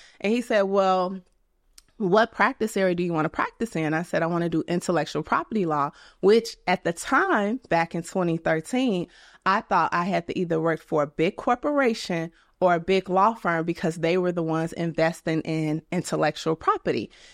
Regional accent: Chicago, Illinois, United States; now in Atlanta, United States; Every time I always correct people and be like, yeah, I live in Atlanta, but I'm from Chicago.

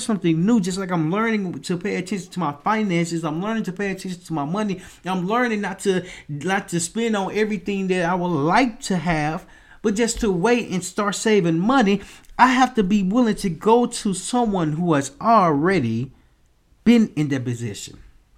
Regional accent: Little Rock, Arkansas, United States; I remember when I was younger, staying in my hometown, Little Rock, Arkansas.

